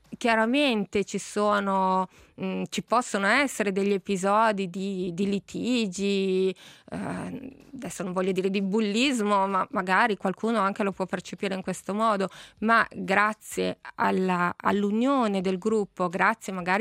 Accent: Milan, Lombardy, Italy; Io sono cresciuta a Milano, l'elementare l'ho fatta a Milano

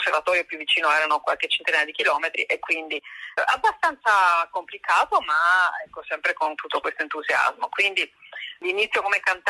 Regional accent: Anduins, Friuli-Venezia Giulia, Italy; io sono friulana, sono di un paesino bellissimo, si chiama Anduins, nella Val d'Arzino

